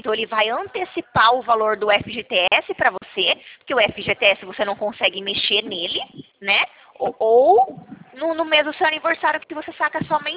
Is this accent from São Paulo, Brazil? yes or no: yes; São Paulo, Brazil; eu não sou de Minas Gerais, né? Eu sou do interior de São Paulo.